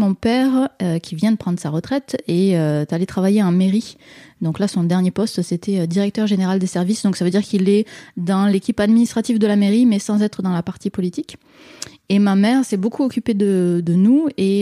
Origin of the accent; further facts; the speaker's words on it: France; now in Quebec, Canada; Donc je suis française, mais je suis allée habiter au Québec en 2009.